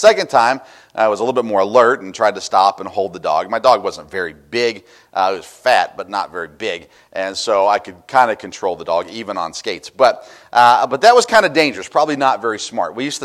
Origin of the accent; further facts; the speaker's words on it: Tennessee, United States; I was a kid from Tennessee who really never ice skated much until I went to Wisconsin